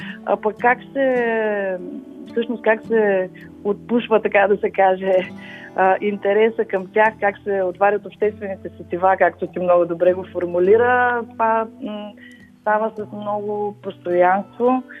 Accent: Lovech, Lovech Province, Bulgaria; also born or lived in Troyan; родена съм в Троян и израснала в Ловеч, в интерес на истината

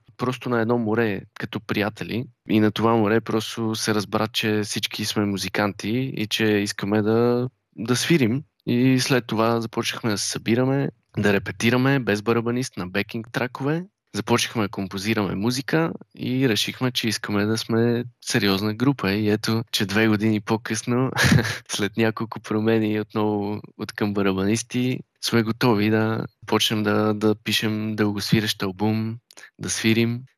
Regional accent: Sofia, Sofia City, Bulgaria; Ами, ние сме четворка от София.

